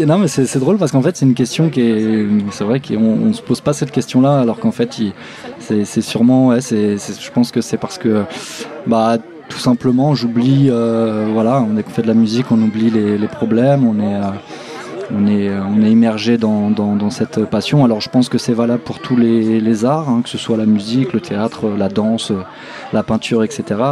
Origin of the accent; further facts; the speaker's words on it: Netreville, France; donc moi je suis un enfant de Netreville, donc je suis né à Netreville, j'ai passé toute ma jeunesse ici.